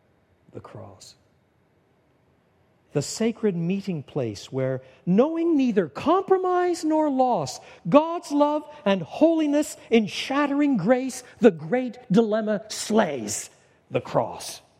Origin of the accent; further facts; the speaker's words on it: Canada; I was brought up in a generation, I was brought up in Canada